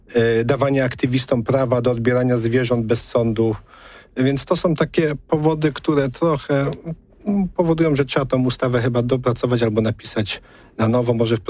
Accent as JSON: {"language": "Polish", "region": "Greater Poland Voivodeship", "country": "Poland", "said": "Natomiast ja sam pochodzę z małej miejscowości pod Witkowem"}